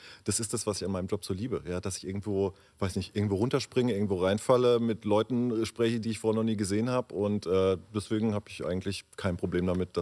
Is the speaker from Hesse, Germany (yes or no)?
yes; Frankfurt, Hesse, Germany; Ich komme aus Frankfurt am Main.